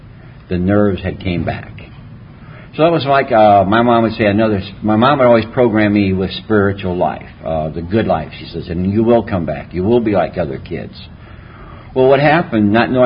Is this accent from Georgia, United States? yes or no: no; Detroit, Michigan, United States; You know, my family, I'm from Detroit, Michigan.